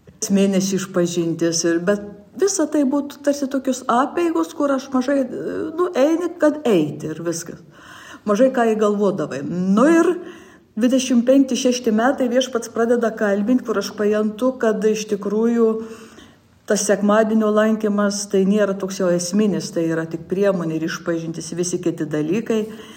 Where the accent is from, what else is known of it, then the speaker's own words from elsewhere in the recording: Žemaičių Kalvarija, Telšiai County, Lithuania; Ir augau tikinčioj šeimoj, Žemaičių kalvarijoj, kur tikėjimas buvo iš kartos į kartą perduodamas.